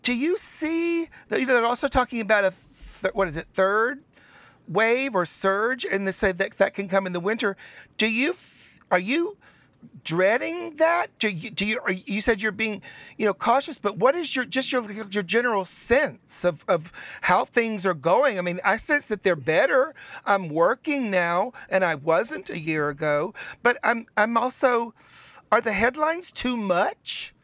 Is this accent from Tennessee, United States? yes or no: yes; Chattanooga, Tennessee, United States; I'm from Chattanooga.